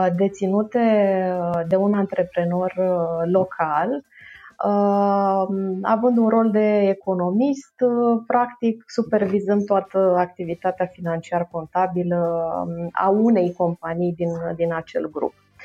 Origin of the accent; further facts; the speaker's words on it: Roman, Neamț County, Romania; La vremea respectivă lucram în orașul natal, Roman, facultatea și masterul urmându-le în Iași.